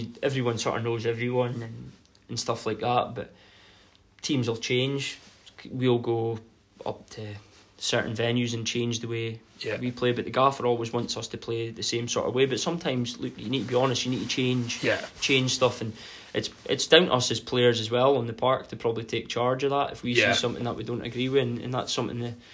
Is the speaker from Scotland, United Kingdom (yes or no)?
yes; Inverurie, Scotland, United Kingdom; I'm from Inverurie. Family come and watch games.